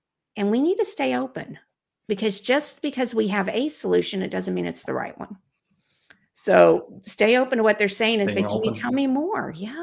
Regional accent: Dallas, Texas, United States; I almost said y'all, which is very Texan. I'm from Dallas, Texas.

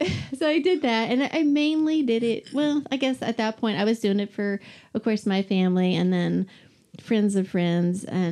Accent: Columbus, United States; Well, I'm not here from here originally. I grew up in Columbus. So I moved here in 1997 when I got married.

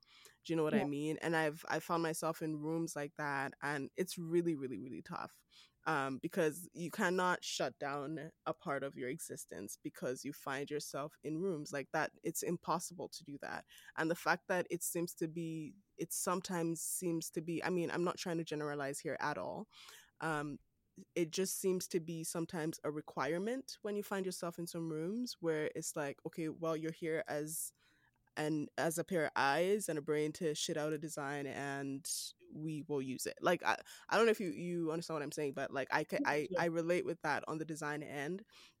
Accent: Nigeria; now in Canada; I'm a Nigerian based here in Canada.

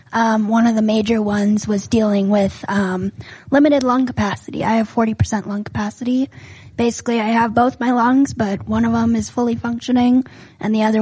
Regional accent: Minneapolis, Minnesota, United States; Born and raised in Northeast Minneapolis.

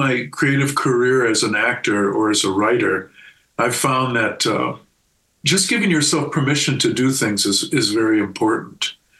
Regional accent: Racine, Wisconsin, United States; now in Milwaukee, United States; 1984. I came up here. I grew up in Racine.

